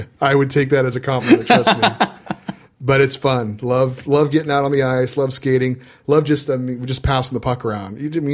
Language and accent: English; California, United States; also born or lived in Hawaii; I was born in Hawaii. My dad was in the military. And then when I was very young, I moved to California. I've been here ever since.